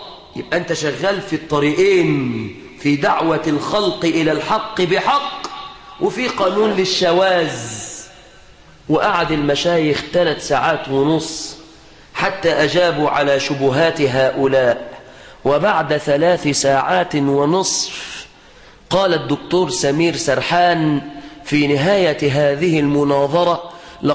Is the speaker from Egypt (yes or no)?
yes; Egypt; أسأل الله أن يحفظ على بلادنا مصر أمنها وأمانها،